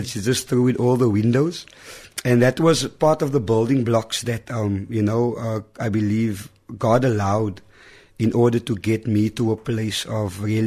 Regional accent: Bonteheuwel, Western Cape, South Africa; Born and bred in Bonthierville, grew up on the streets right there. I'm what you many call a struggle baby. Amen. I was born in the heart of the struggle.

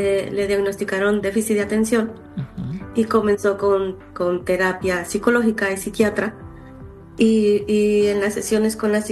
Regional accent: San Luis Potosí, Mexico; yo soy originaria de San Luis Potosí. Uh-huh. Y más preciso, de un municipio que se llama Agualulco, San Luis Potosí.

